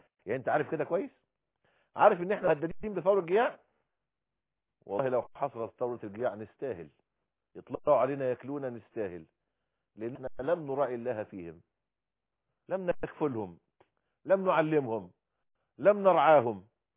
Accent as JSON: {"language": "Arabic", "country": "Egypt", "said": "بلدنا مصر"}